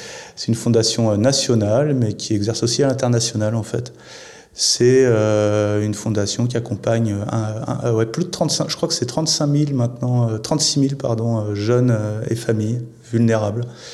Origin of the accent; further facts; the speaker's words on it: Nantes, Pays de la Loire, France; Je suis nantais, je voulais revenir à Nantes. Donc je suis arrivé à Nantes